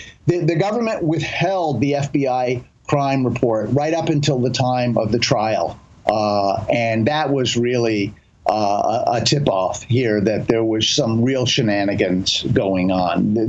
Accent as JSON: {"language": "English", "town": "Washington", "region": "District of Columbia", "country": "United States", "tie": "born or raised there", "said": "And, you know, given the fact that I grew up in Washington, you know, I can't get anyone in Washington to even review the book."}